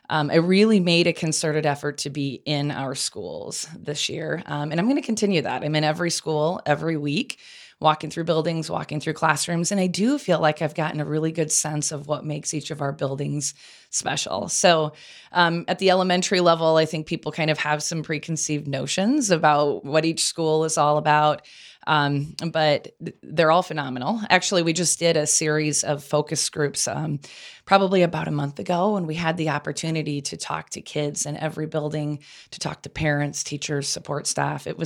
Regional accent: Waterloo, Iowa, United States; also born or lived in Cedar Falls / Waverly; So I grew up in Waterloo, and then I lived in Cedar Falls for 11 years. I worked at the University of Northern Iowa. From there, I lived in Waverly for 11 years

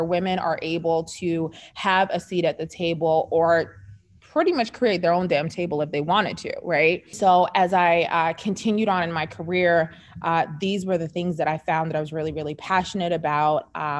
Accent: England, United Kingdom; My family's from Jamaica. My mother's side of family's from Jamaica. And I was raised in England for the very first years of my life.

